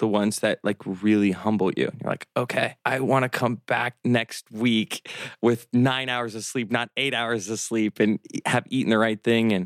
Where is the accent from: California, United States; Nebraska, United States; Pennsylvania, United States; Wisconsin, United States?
Nebraska, United States; Omaha; they think I'm from Oklahoma and not Omaha, Nebraska.